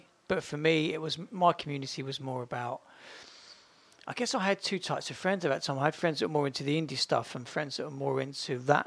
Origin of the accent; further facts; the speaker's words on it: Bletchley, South East England, United Kingdom; where I was growing up in Bletchley, it was quite sterile regarding culture.